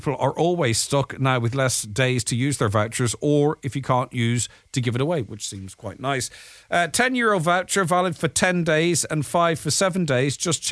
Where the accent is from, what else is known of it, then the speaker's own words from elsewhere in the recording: County Donegal, Ireland; We're from Donegal, but we've had to go to Dublin, as that was the hospital that could have our baby that early.